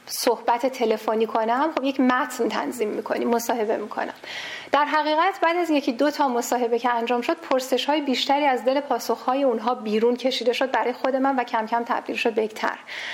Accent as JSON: {"language": "Persian", "country": "Iran", "tie": "born or raised there", "moved": "as an adult", "said": "چون من خودم در ایران بزرگ شدم و ایران درس خوندم، مدرک گرفتم، همین چند ساله که آمدم بیرون"}